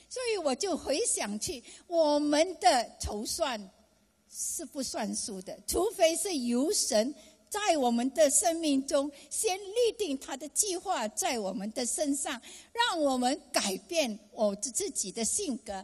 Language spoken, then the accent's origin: Chinese; Malaysia; moved away as an adult; now in Australia; 我在80的年代的时候，我们就开始想要移民，我是从马来西亚来